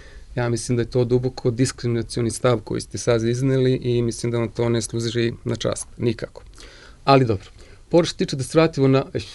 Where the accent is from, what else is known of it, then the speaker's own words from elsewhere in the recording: Vojvodina, Serbia; Ja sam Vojvođanin, zastupam Vojvođane